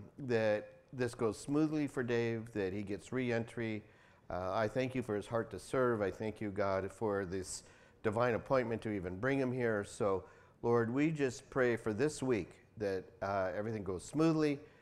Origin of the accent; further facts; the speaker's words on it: Mexico; I'm from Mexico, so I can say that.